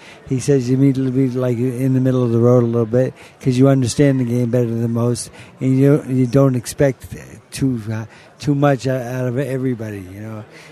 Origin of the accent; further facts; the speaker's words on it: Dedham, Massachusetts, United States; I'm from Dedham, Massachusetts.